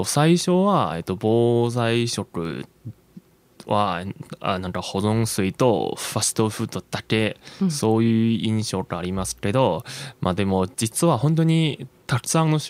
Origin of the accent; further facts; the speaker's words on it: Beijing, China; Japanese is a second language; 私出身は中国北京なので、北京はなんか1000年以上の歴史が持っている 首都なので